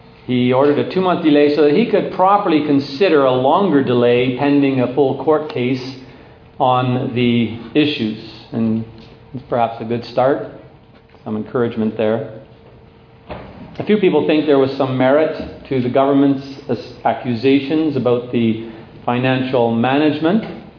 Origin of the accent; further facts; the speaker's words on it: Ontario, Canada; I grew up in Ontario.